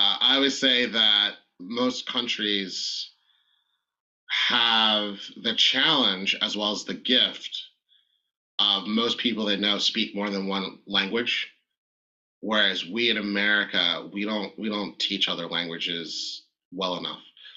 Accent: Philadelphia, Pennsylvania, United States; Like, I'm from Philadelphia, and someone might go, no, you're not, because of the way I speak.

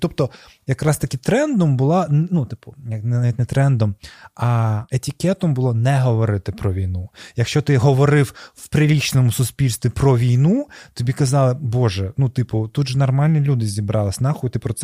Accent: Crimea, Ukraine; я людина, я з Криму, мене ніхто не питав.

